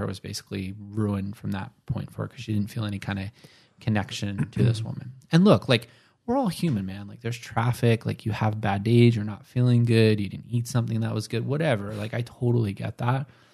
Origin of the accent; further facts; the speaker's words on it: New York, United States; Yeah, I you know, I'm from New York.